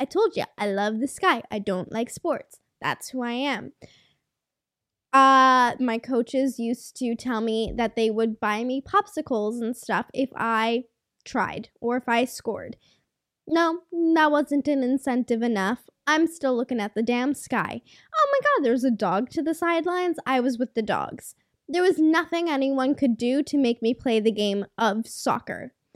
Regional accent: British Columbia, Canada; And yeah, I'm Canadian. Yeah, I'm from BC.

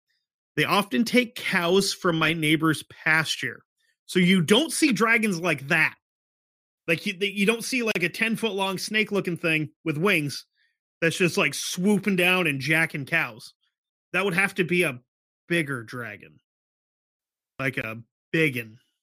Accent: Florida, United States; It's like, hey, I grew up in Florida. I'm used to seeing manatees.

